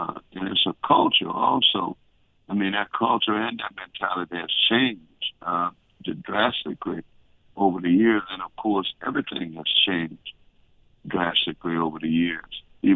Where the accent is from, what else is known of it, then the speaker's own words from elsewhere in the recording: Florida, United States; also born or lived in Eastern Shore; I grew up in Florida and also on the Eastern Shore at River Farm Market. So we traveled Carolina, Virginia, New York.